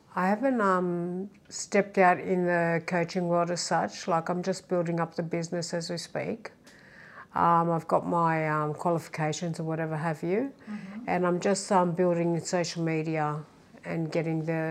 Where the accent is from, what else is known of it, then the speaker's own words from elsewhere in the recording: Rhodes, South Aegean, Greece; now in Australia; In Greece, so I'm from Rhodes. Mm-hmm. I was born in Rhodes, so I have to say that's my favourite